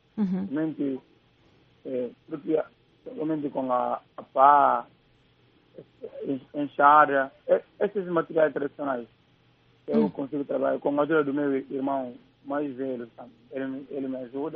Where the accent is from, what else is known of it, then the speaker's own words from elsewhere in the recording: Gabú, Guinea-Bissau; now in Bissau, Guinea-Bissau; eu costumo ir lá na minha vila, na região de Gabo, concretamente no setor de Kiki